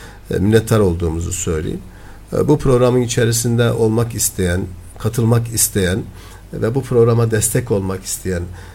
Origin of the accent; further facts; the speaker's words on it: Adana, Turkey; Biz Adanalıyız. Adana'yı seviyoruz. Adanalıları seviyoruz.